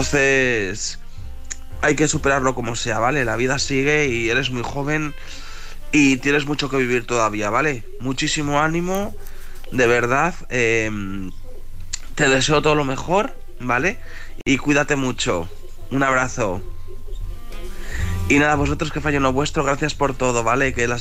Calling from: León, Castile and León, Spain

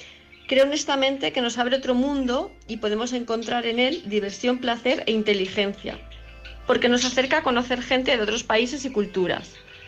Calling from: Palma de Mallorca, Balearic Islands, Spain; de Palma de Mallorca.

